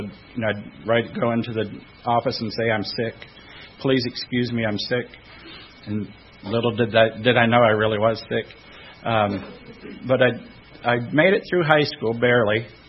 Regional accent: Flint, Michigan, United States; Well, I grew up in Flint, Michigan, and I had my first drink at the age of 9.

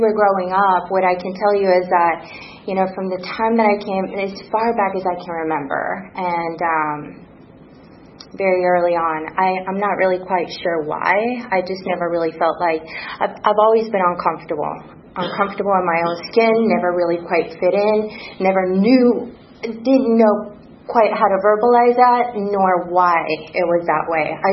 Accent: Puerto Rico; I was raised, born and raised in Puerto Rico, and that matters eventually.

